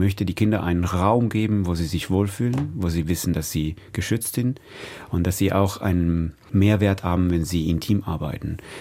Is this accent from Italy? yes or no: yes; Italy; ich als Italiener